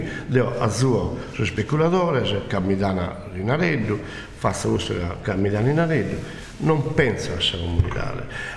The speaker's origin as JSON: {"language": "Italian", "region": "Sardinia", "country": "Italy", "said": "Alghero non è una città catalana, se no come stava Romano, Pisano, Genovese, siamo sardo."}